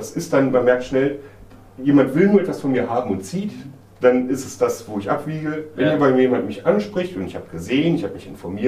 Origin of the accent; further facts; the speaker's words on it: Mönchengladbach, North Rhine-Westphalia, Germany; Wurde dann eingeladen zu einem Netzwerktreffen in Mönchengladbach, meiner Heimatstadt